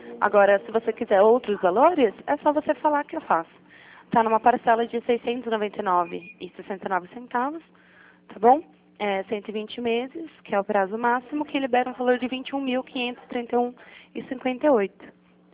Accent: Jundiaí, São Paulo, Brazil; Aqui é 11. Eu sou de Jundiaí.

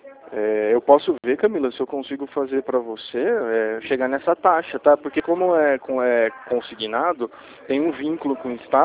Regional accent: Rio Claro, São Paulo, Brazil; eu sou de Rio Claro.

